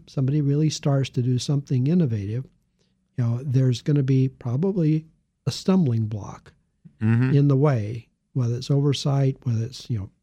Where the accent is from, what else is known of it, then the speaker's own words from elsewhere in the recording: California, United States; I'm a Californian. I come from that area, and I understand that.